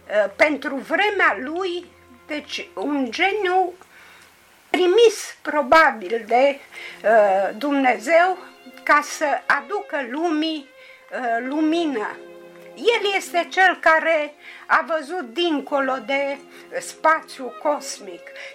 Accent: Dorohoi, Botoșani County, Romania; am copilărit în acea zonă, pentru că sunt din Dorohoi și Botoșanii mi-a fost foarte aproape

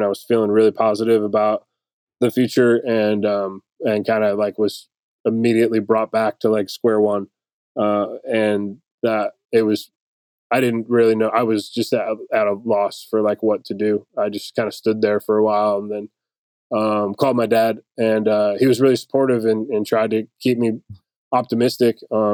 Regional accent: Detroit, Michigan, United States; My parents both worked in the automotive industry. I grew up in Detroit

